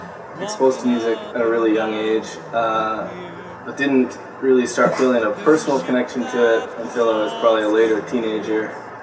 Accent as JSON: {"language": "English", "town": "Morrisville", "region": "Vermont", "country": "United States", "tie": "born or raised there", "said": "This summer I've got 2 shows up in Vermont."}